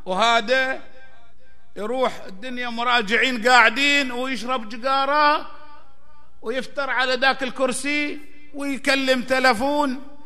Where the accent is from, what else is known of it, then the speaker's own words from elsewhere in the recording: Saudi Arabia; أنواع ملل العالم كلها موجودة عندنا في السعودية